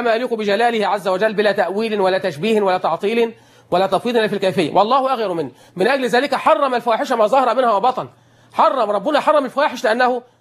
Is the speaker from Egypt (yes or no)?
yes; Egypt; كتب الحديث اللي في أوروبا محفوظة، كما عندنا في مصر